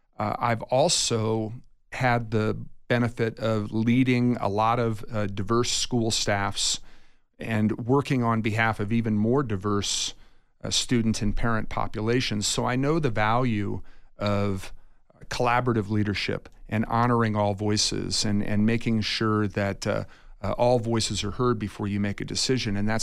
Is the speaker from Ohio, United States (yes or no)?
yes; Athens, Ohio, United States; You mentioned that I was a city councilman in my hometown in Ohio, and I was a Republican during that time.